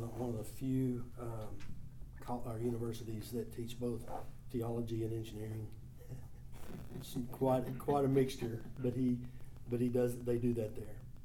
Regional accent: Longview, Texas, United States; I grew up in Longview, Texas, as I mentioned.

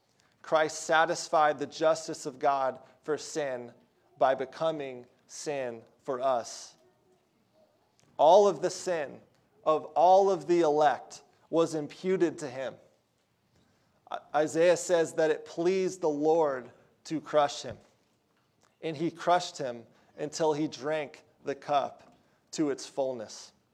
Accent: Oregon, United States; also born or lived in Colorado; I grew up in Oregon, and then I was in Colorado for 7 years before coming here

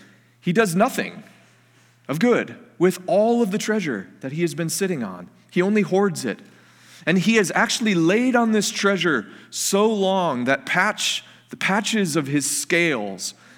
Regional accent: Detroit, Michigan, United States; I didn't grow up in the Twin Cities. I grew up in the Metro Detroit area.

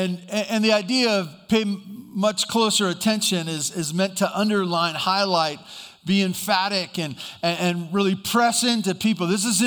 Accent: Santa Barbara, California, United States; Growing up in Santa Barbara, I didn't go out on boats. I wasn't a sailboater.

